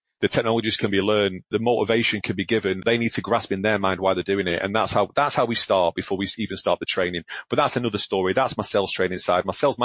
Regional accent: Glasgow, Scotland, United Kingdom; born there; I'm a northerner, I was born in Glasgow

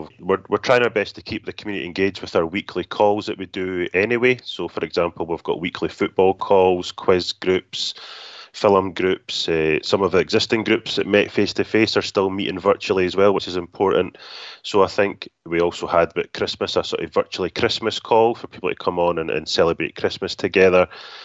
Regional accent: Scotland, United Kingdom; Sing a few Scottish songs, and like I said, drink lots of whiskey and eat lots of haggis, as our Scottish people like to do.

